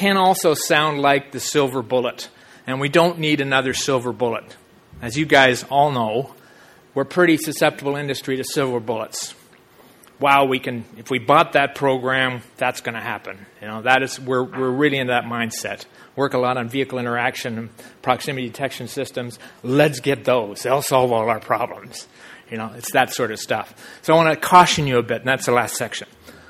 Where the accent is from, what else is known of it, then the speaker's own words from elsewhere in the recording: Canada; moved away; And I've been doing risk management mining since I came here from Canada in late 80s.